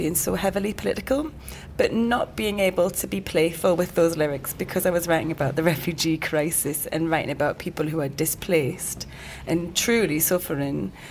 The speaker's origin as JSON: {"language": "English", "region": "North East England", "country": "United Kingdom", "said": "Mate, I'm half Pakistani, half Geordie. Imagine the pressure."}